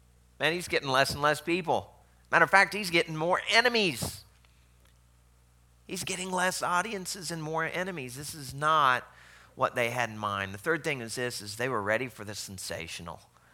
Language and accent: English; the South, United States; you're going to look at it as I did as a Southerner